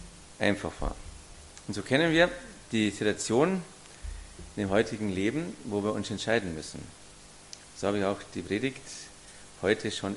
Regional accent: Bavaria, Germany; ich bin in Ammersee aufgewachsen, in einer kleinen Gärtnerei

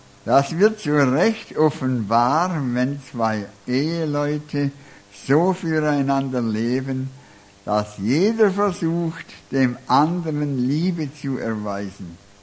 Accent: Bad Aibling, Bavaria, Germany; also ich komme von Bad Aibling

